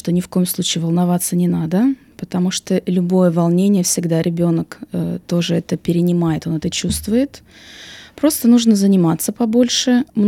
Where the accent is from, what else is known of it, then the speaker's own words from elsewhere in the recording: Russia; moved away as an adult; я из России, работая там логопедом, я наблюдала абсолютно то же самое